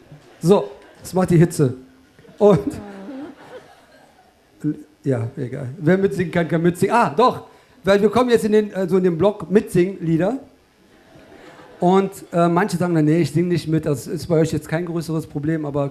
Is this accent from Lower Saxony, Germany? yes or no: no; Cologne, North Rhine-Westphalia, Germany; ich sehe nicht typisch deutsch aus, aber dafür typisch kölsch. Ja, in Köln geboren, ein waschechter Kölner, in Köln geboren, obwohl, nee, ich bin in Porz geboren. Porz wurde mit meiner Geburt eingemeindet.